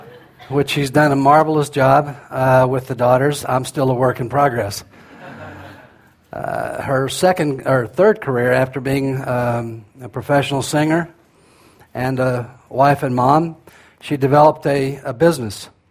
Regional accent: United States; I'm American. And I don't apologize for that.

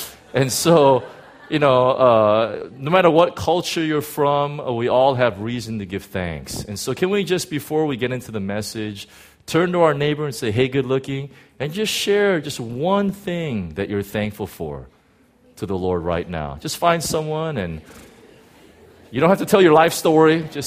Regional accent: United States; As an American, I feel so offended by this lack of knowledge.

